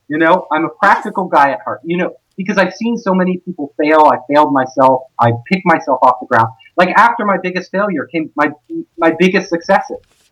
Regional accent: California, United States; Like I was raised in California. I grew up in California. This is my home.

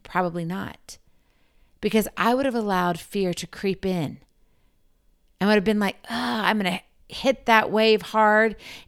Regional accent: Hawaii, United States; believe it or not, I was born in Hawaii. We moved around in between times, moved back again for my high school years.

